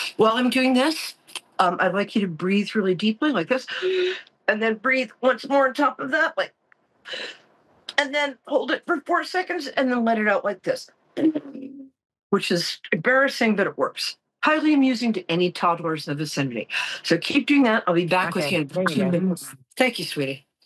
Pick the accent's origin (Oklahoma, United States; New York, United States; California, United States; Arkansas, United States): New York, United States; Brooklyn; Or else, I'm from Brooklyn, we like to threaten people randomly.